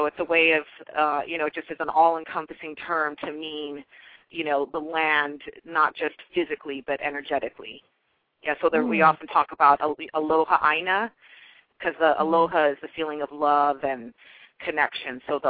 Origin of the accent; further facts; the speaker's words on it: Hawaii, United States; also born or lived in continental United States; And then, of course, I am part Hawaiian. My mom was born and raised in Hawaii, and I lived there as well, and back and forth between there and the mainland, because my dad's from the mainland.